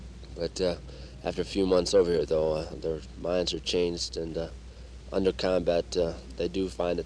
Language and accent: English; Canterbury, New York, United States; I'm from Canterbury, New York.